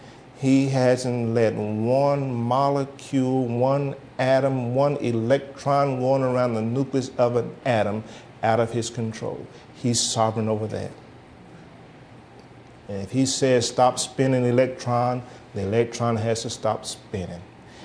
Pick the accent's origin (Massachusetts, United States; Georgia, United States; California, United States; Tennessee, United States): Tennessee, United States; I'm from East Tennessee, by the way.